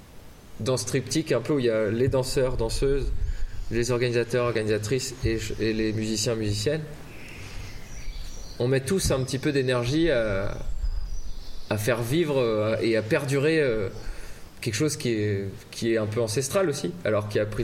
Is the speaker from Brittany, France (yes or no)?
yes; Lannion, Brittany, France; Je suis né à Lannion et j'ai fait l'école d'Iwand, quoi. Du coup, moi, j'ai grandi quand même de mes 2 ans à mon lycée. En étant bretonnant